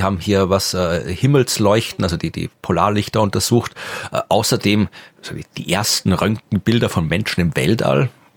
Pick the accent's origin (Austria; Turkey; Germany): Austria; Krems, Lower Austria; zumindest geografisch in Krems, das ist die Stadt, wo ich herkomme